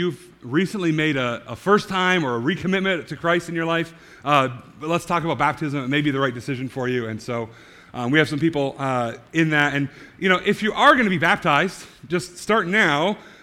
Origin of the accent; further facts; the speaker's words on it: Canada; I'm from the Great White North, where no one really cares about football. We care about hockey.